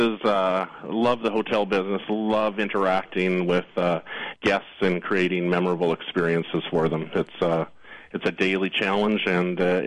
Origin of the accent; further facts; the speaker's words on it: Alberta, Canada; now in United States; I grew up on a small dairy farm in Alberta, Canada.